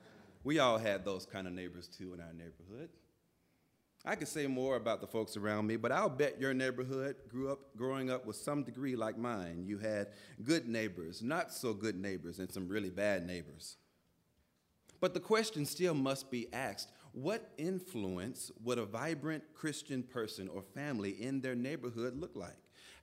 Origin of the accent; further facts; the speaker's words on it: Memphis, Tennessee, United States; I grew up in Memphis, Tennessee.